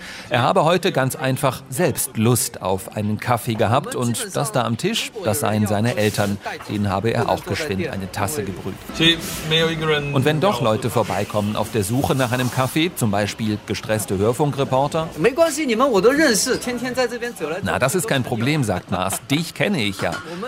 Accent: Shanghai, China; Ich bin in Shanghai aufgewachsen.

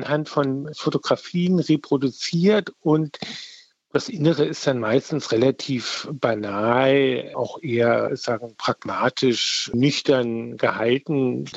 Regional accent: Frankfurt, Hesse, Germany; Also ich komme ja aus Frankfurt, das ist in Frankfurt auch sehr deutlich.

